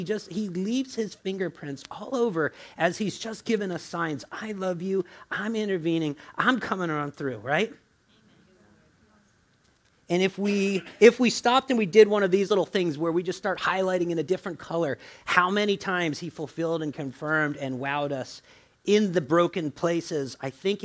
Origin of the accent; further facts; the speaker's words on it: the South, United States; Where I come from, this means yes. Yeah, I'm from the South.